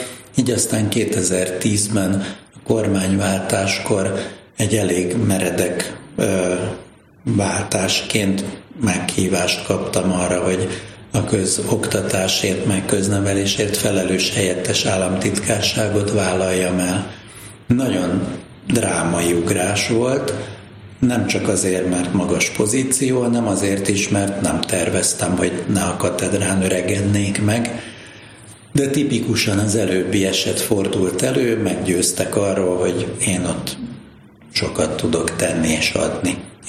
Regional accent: Budapest, Hungary; born there; Egy budapesti keresztény középosztály családba születtem, ahogy ez sokakkal megtörtént

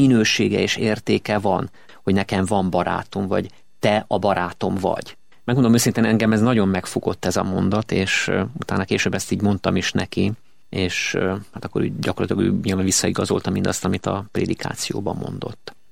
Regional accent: Debrecen, Hajdú-Bihar, Hungary; born there

